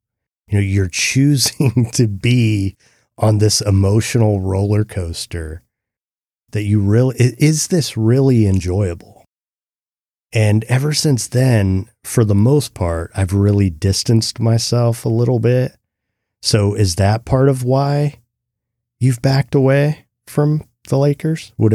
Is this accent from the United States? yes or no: yes; Indiana, United States; because I grew up in Indiana where basically all you have is sports.